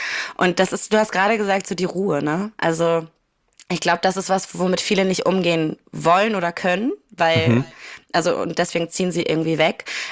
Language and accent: German; Kiel, Schleswig-Holstein, Germany; alle ZuhörerInnen wissen, dass ich komme aus Kiel. Das ist ja genau die Schnittstelle zwischen Großstadt und Kleinstadt eigentlich so. Also du hast hier voll viel Dorf, aber du hast irgendwie auch direkt Hamburg um die Ecke